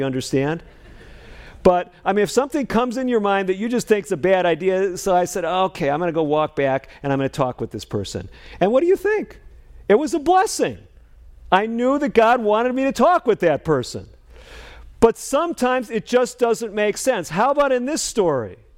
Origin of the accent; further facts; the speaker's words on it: Chicago, Illinois, United States; moved away; I came from the Midwest, so I'm actually ministering not all that far from where I lived. I grew up in the Chicago area. And came out to Southern California.